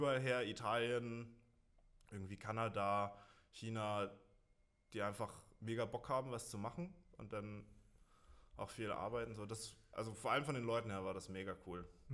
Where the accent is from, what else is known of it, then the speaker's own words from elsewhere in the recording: Hamburg, Germany; moved away as an adult; now in Konstanz, Germany; Ja, ich bin gebürtiger Hamburger. Ich bin 2012 nach Konstanz gezogen zum Physikstudium.